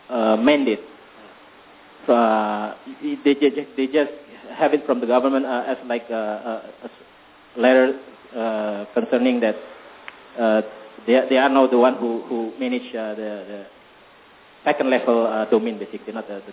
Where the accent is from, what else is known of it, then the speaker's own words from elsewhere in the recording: Indonesia; English is a second language; I'm from Indonesia.